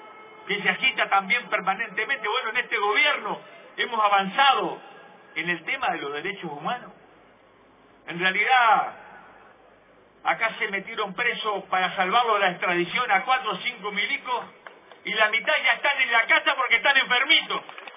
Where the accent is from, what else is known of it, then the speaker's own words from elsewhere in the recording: Uruguay; Así somos los uruguayos.